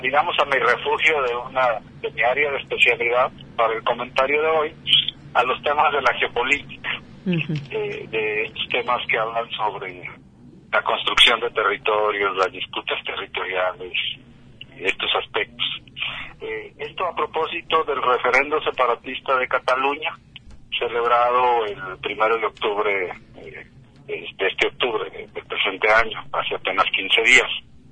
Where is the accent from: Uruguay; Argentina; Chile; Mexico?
Mexico; Y cuando se percataron que no era propiamente español, que era mexicano, ya me empezaron a hablar en español